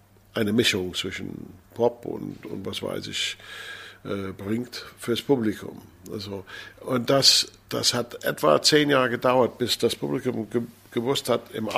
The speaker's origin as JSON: {"language": "German", "country": "United States", "tie": "born or raised there", "second_language": "German", "lives_now": "Germany", "said": "weil diese Grenze war nicht so in den Staaten, wo ich aufgewachsen bin"}